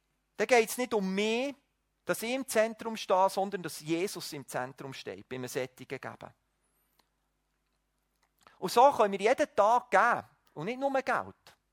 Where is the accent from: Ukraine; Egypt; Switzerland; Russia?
Switzerland; Wir müssen ja, als Schweizer haben wir immer auch das Denken, oder?